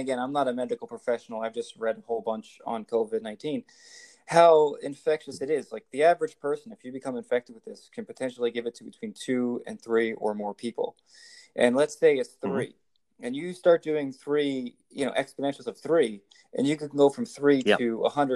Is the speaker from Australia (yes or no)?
no; United States; now in Canada; I tend to agree, and I mean I'm an American, and right now I'm very happy to be living here in Newfoundland and Labrador.